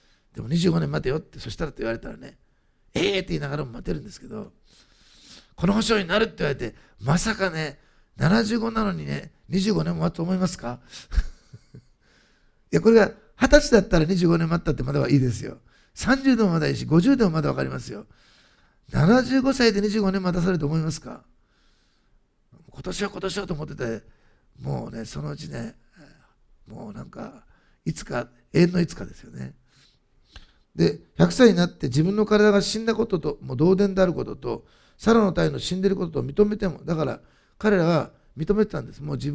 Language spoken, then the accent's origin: Japanese; Osaka, Japan; 私、大阪で生まれ育ったから、空に星がいっぱいあるという世界を知らないんですね。